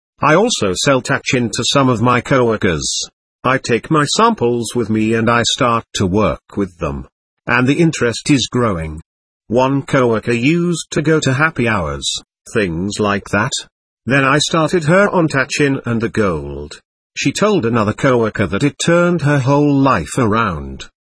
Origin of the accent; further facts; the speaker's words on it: Trinidad & Tobago; I was born in Trinidad. People here are fascinated when they meet me because of my accent. It was great growing up there, among so many races and creeds.